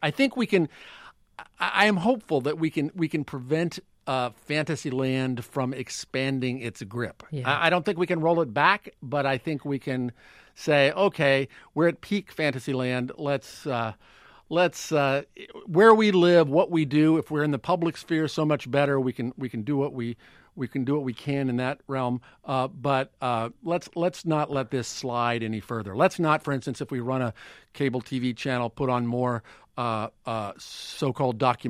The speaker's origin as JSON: {"language": "English", "country": "United States", "said": "But I am a hopeful person. I am an optimist. I am an American."}